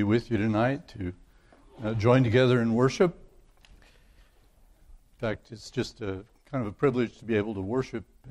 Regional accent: Clay Center, Kansas, United States; I was in the booming town of Clay Center, Kansas, which was my hometown

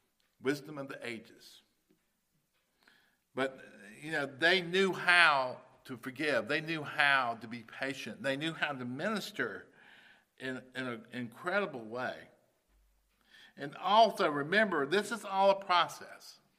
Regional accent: the South, United States; You know, I'm from the South, and I think very differently than some of you do on some issues and stuff like that. And I also speak differently.

